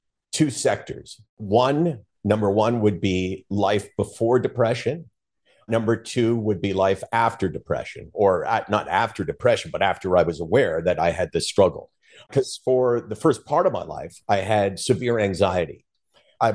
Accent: Toronto, Ontario, Canada; I grew up in Toronto, which is where I am right now. I've lived in Toronto all my life, actually. I grew up here. I went to university here.

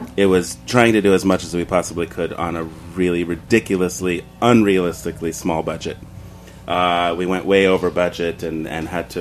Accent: Long Island City, New York, United States; We live in Queens. I was raised in Long Island City.

